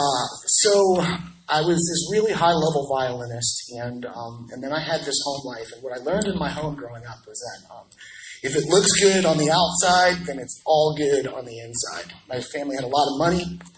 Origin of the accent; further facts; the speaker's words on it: Prince Edward Island, Canada; born there; I was born in Prince Edward Island, Canada.